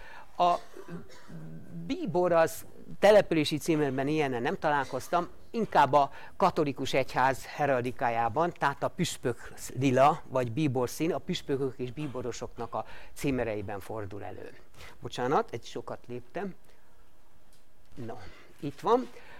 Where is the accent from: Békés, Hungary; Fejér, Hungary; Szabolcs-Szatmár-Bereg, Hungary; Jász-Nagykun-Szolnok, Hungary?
Fejér, Hungary; Székesfehérvár; born there; Fészkesfehérvár, ugyan szoktam volt becézni szülővárosunkat, vagy lakóhelyünket, ahol mit fészkelünk.